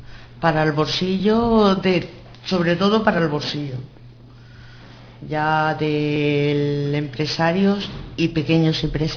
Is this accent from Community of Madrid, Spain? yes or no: no; Linares, Andalusia, Spain; porque yo soy de Linares, Jaén, y han cerrado muchas minas